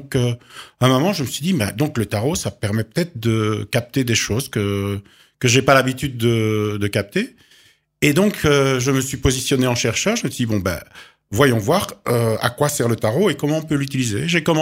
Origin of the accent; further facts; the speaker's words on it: Belgium; now in France; Je viens de Belgique.